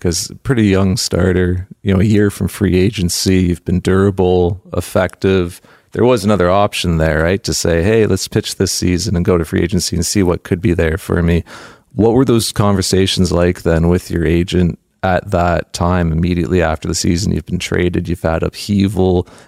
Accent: Toronto, Ontario, Canada; just as someone who's born and raised in Toronto and someone who's a Canadian.

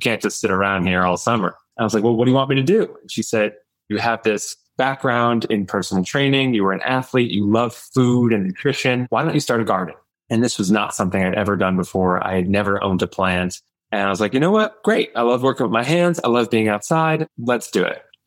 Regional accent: White Plains, New York, United States; I grew up in White Plains, New York, not too far from our host here today.

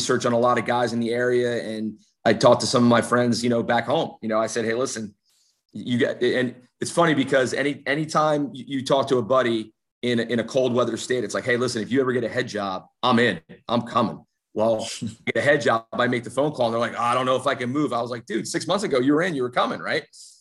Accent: New Jersey, United States; I'm from New Jersey. I can do a few things well.

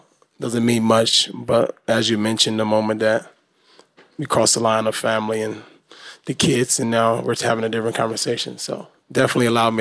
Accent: Los Angeles, California, United States; For some of you guys that don't know, I grew up in South Central LA. There we go. So I grew up in inner city

